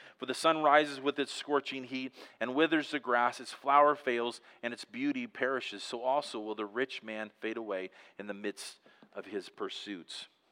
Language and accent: English; Montana, United States; when you heard I was from Montana, you didn't think I knew what I was doing, did you?